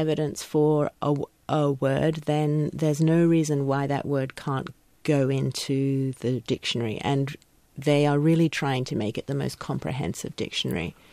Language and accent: English; Brisbane, Queensland, Australia; this one man who actually came from my hometown of Brisbane down in Australia